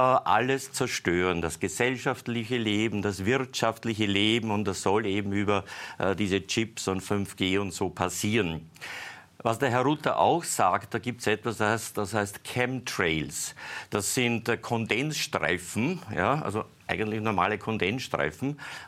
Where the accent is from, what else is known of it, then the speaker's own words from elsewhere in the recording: Lower Austria, Austria; Ich bin selbst geborener Niederösterreicher, aufgewachsen in Niederösterreich